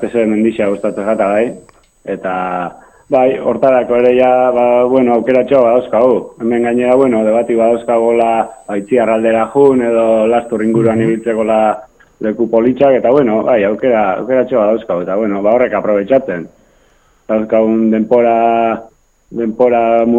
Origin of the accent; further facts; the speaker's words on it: Basque Country, Spain; Ergoibaren bizin nintzen nian da, ni Ergoibarkoan izateta.